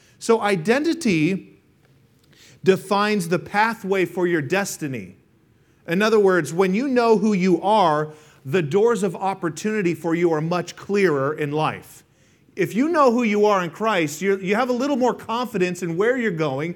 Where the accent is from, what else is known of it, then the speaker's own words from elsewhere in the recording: Colorado, United States; also born or lived in Vail, Colorado; But I grew up in Colorado, or I was born in Vail, Colorado.